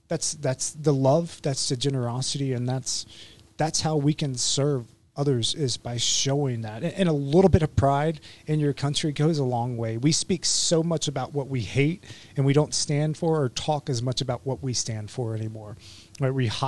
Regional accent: Memphis, Tennessee, United States; because I grew up in Memphis, and there's still to this day racial tension.

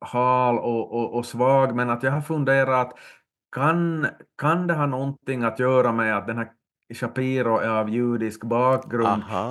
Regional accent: Finland; eftersom jag är från Finland och du från Sverige

